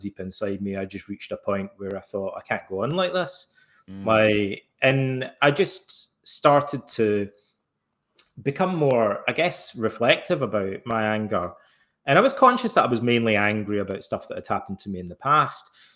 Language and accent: English; Scotland, United Kingdom; When I was a kid growing up in Scotland, we still had corporal punishment in schools until I was like, I think about 8 or 10 years old or something like that.